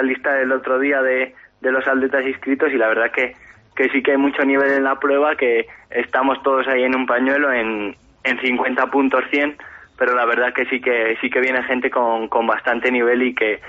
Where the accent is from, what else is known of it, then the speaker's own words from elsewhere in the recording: Quintana, Castile and León, Spain; Sí, así es. Yo soy de Quintana